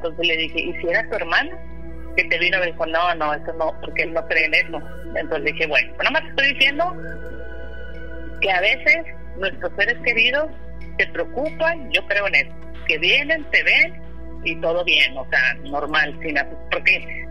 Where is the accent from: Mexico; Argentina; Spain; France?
Mexico; Monterrey, Nuevo León; also born or lived in Torreón; viví en el rancho de mis abuelos allá en Torreón, yo soy de Monterrey, Nuevo León. Okay. Ahí viví bastante cuando estábamos chiquillos.